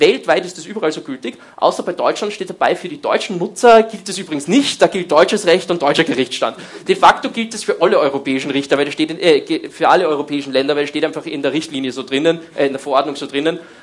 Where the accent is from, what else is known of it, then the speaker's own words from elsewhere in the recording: Vienna, Austria; als Wiener Version des Wutbürgers haben wir dann beschlossen, da machen wir was.